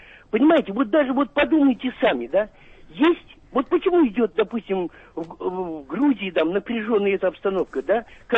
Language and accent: Russian; Azerbaijan; now in Saint Petersburg, Russia; Понимаете, я азербайджанец, да?